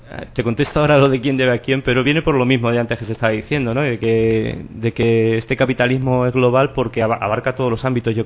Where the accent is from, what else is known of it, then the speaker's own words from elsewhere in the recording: Campo de Criptana, Castilla-La Mancha, Spain; yo soy de Campo de Criptana, pero para quien no lo conozca, pues está en el corazón de La Mancha, podríamos decir, cerca de Alcázar de San Juan, que es más conocido.